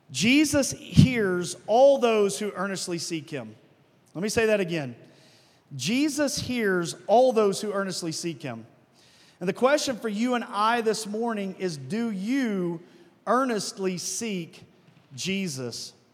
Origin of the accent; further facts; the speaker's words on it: Arkansas, United States; accent: twang; I am originally from Arkansas, so if I speak with a twang, that is why, because I have a twang. We moved to Utah about 8 years ago.